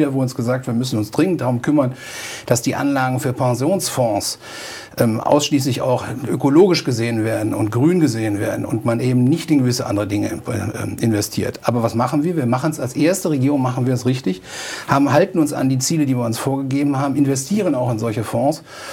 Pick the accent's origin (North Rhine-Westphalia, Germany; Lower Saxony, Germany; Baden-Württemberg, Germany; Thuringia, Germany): North Rhine-Westphalia, Germany; Düsseldorf; wir können eigentlich als Düsseldorfer froh sein, dass wir hier einen solchen Betrieb in Düsseldorf haben